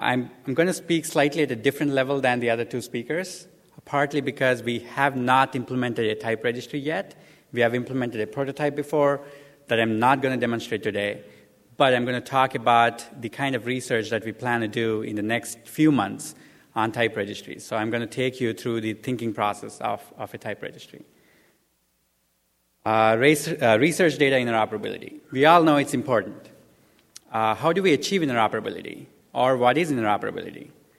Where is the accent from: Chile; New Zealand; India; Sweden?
India; And I come from India, which means that you have to go down 50 years back from a U.S. standpoint.